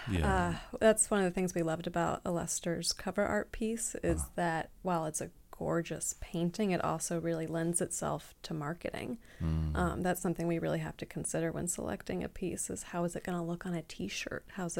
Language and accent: English; Tallahassee, Florida, United States; Well, I did leave for about 10 years, which I thought was healthy for me because it really helped me appreciate Tallahassee.